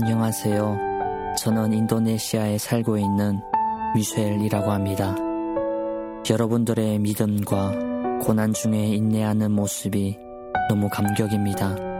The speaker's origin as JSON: {"language": "Korean", "country": "North Korea", "said": "우리의 저 북조선 고향 땅에도"}